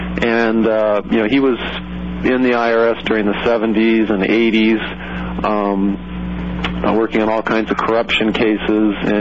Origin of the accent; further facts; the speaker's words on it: San Jose, California, United States; Well, I grew up in San Jose, California, you know, middle class upbringing, Roman Catholic, elementary school, high school, went on to college at San Jose State University